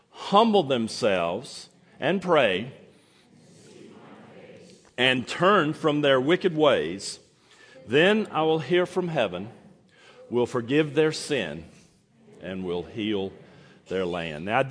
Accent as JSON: {"language": "English", "region": "North Carolina", "country": "United States", "tie": "born or raised there", "said": "I grew up outside of the University of North Carolina and down the road from Duke University."}